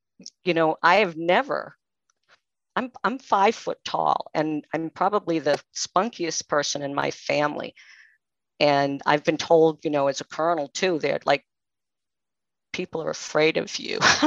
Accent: Massachusetts, United States; So I don't know, could you tell from the accent? I am from Massachusetts. I am originally from Massachusetts and I went in the military in the 70s

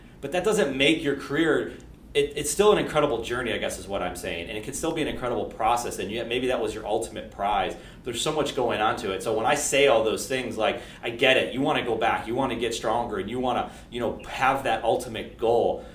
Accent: Buffalo, New York, United States; So it's weird because I'm from Buffalo, New York.

